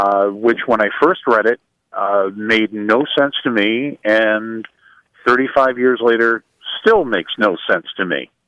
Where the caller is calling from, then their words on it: Jensen Beach, Florida, United States; I'm calling from Jensen Beach, Florida.